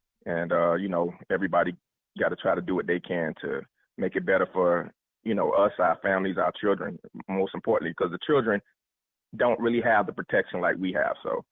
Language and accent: English; Fort Lauderdale, Florida, United States; now in Jacksonville, United States; We actually in Jacksonville. We're from Fort Lauderdale, Miami, Fort Lauderdale, but we've been in Jacksonville for about 4 years.